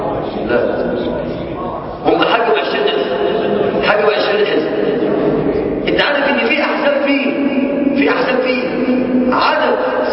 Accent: Egypt

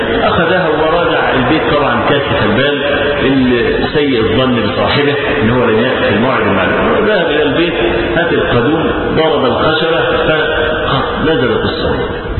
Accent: Egypt; احنا عندنا في مصر

